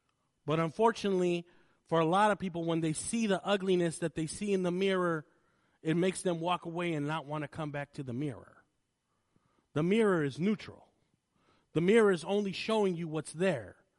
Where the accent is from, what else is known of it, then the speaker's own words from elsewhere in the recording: San Jose, California, United States; In front of all these adults growing up on Eastside San Jose